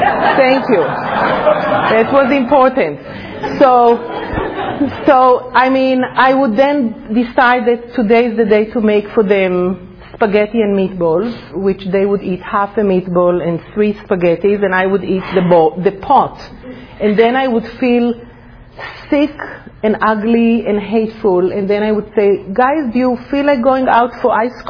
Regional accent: Israel; So I grew up in Israel, but we never went to temple, there was no God.

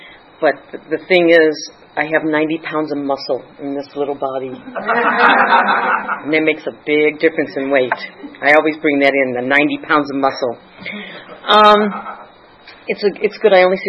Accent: St. Louis, Missouri, United States; born there; I was born in St. Louis

